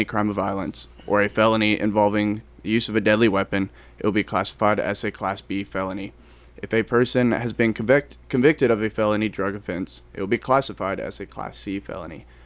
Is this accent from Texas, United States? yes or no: no; Smithfield, Tennessee, United States; I grew up in Smithfield, Tennessee, and I graduated from Lipscomb University in 2022.